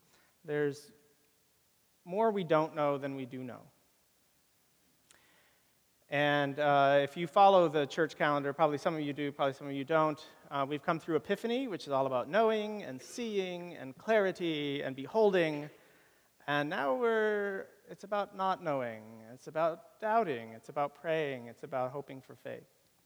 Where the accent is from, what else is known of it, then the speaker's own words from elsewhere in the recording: San Diego, California, United States; Not really, I'm from San Diego, and it's not really LA.